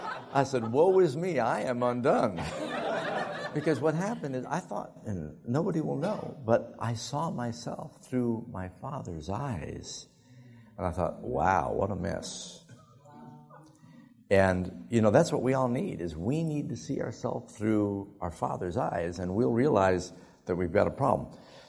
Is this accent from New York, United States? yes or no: yes; New York City, New York, United States; I grew up in New York City. I took taxi, bus, walked.